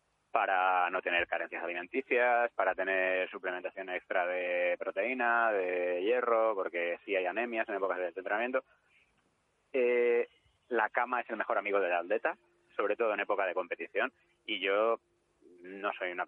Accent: Móstoles, Community of Madrid, Spain; Soy de Móstoles.

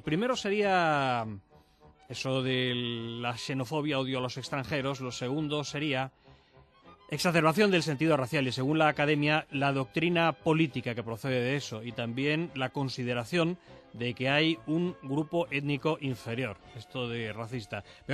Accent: Spain; nosotros también somos aborígenes de España, de Madrid, de Ciudad Real

